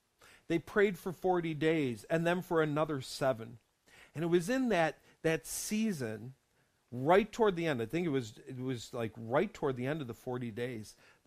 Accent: New York, United States; I grew up in New York. I was a kid under Governor Mario Cuomo.

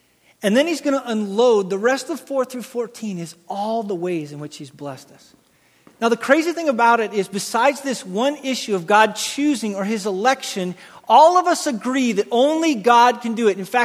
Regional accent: Rocky Mountains, United States; I grew up in the Rocky Mountain area, and every year there's this thing called winter.

